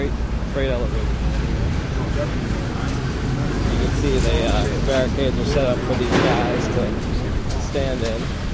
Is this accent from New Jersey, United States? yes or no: no; Connecticut, United States; I grew up in in Connecticut, but it was very much in the woods.